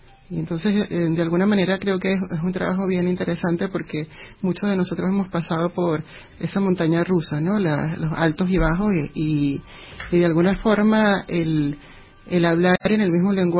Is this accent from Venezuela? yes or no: yes; Venezuela; nosotros como venezolanos no tenemos tanto cultura de psicólogos ni tanto esto de querer ir a psicoterapia